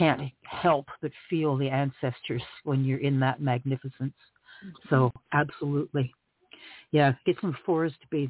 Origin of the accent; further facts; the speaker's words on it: Canada; I'm from Canada, so make sure my geography is correct.